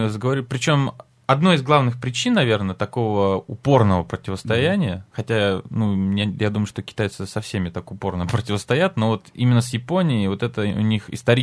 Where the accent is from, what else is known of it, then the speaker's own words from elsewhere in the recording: Sakhalin Oblast, Russia; born there; хотя я родился на Курильских островах